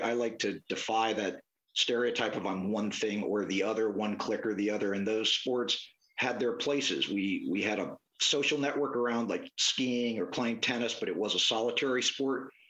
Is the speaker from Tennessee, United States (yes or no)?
no; Denver, Colorado, United States; also born or lived in Hawaii; I was born in Hawaii, moved and grew up in Denver, and moved east to go to school, never left.